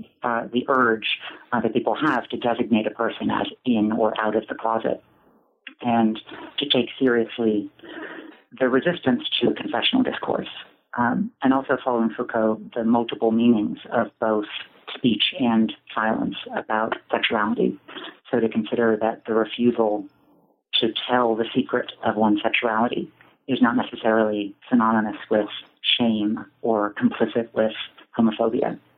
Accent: Boston, Massachusetts, United States; born there; So I pass as French on paper, but it's a South African name. And so I was born in Boston.

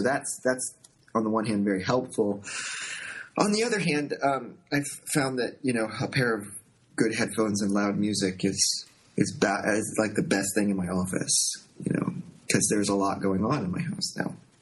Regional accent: Indiana, United States; growing up in Indiana, I could draw comics to entertain my friends

